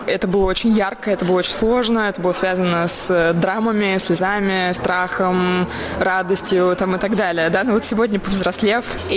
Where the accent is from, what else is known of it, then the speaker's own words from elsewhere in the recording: Moscow, Russia; Вот я росла в Москве в 90-е годы, заканчивала школу.